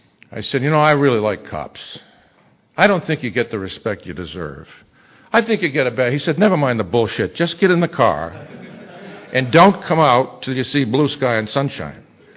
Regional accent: New England, United States; And I grew up in New England. I love to drive in snow.

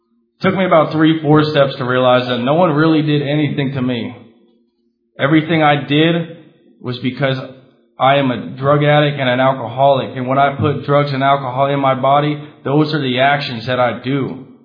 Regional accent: Encinitas, California, United States; I'd say I'm from Encinitas.

